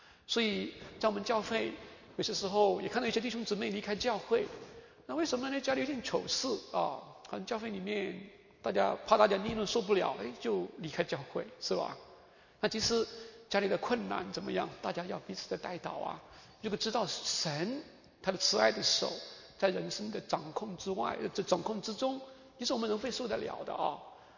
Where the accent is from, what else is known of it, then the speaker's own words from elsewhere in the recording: China; 像我们中国人回家乡的嘛，要衣锦还乡啊，那才是荣耀。